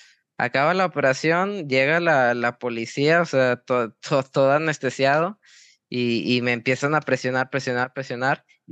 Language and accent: Spanish; Mexico; somos mexicanos, tenemos un poco de picardía